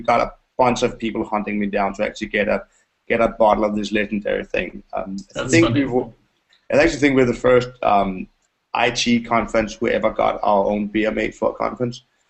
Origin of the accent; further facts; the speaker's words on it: Copenhagen, Capital Region of Denmark, Denmark; English is a second language; I'm from Copenhagen, we swear a lot, and I'm not kidding.